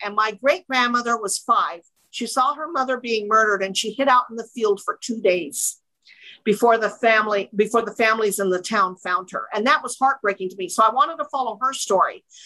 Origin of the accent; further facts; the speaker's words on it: Utah, United States; born there; That's how come I was born in Utah, from my father's side of the family.